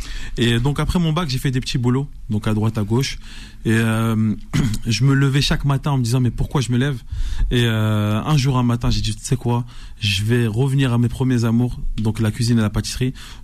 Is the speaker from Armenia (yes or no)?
no; France; moi j'ai grandi en France